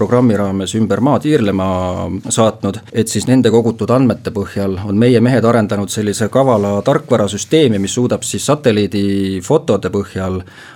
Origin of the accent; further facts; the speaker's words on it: Kohtla-Järve, Ida-Viru County, Estonia; minu kodukandis Ida-Virumaal Kohtla-Järve on üks selline õõnsaks kaevatud maapinnal olev linn